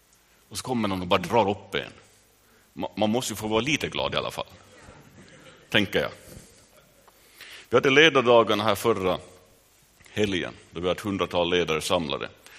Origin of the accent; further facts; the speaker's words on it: Vaasa, Ostrobothnia, Finland; säger jag som Vasabo